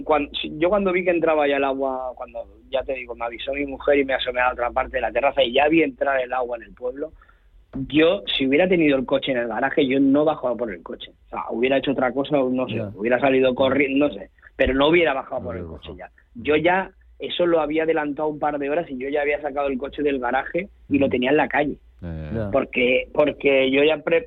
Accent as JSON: {"language": "Spanish", "town": "Chirivella", "region": "Valencian Community", "country": "Spain", "said": "llegué a mi pueblo, y bueno, nada más entrar en mi pueblo, no sé si habéis visto imágenes de Chirivella"}